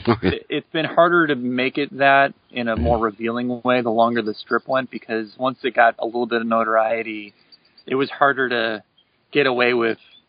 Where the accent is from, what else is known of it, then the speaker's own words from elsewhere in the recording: Chicago, Illinois, United States; that's even including my hometown show of Chicago, which I do very well at because it's my hometown show.